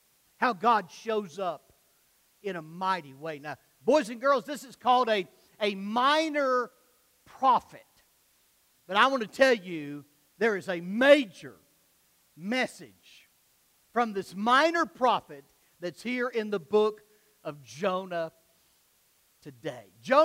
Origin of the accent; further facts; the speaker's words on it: Alabama, United States; I'm from Alabama, okay? I know you can already pick up on my northern accent.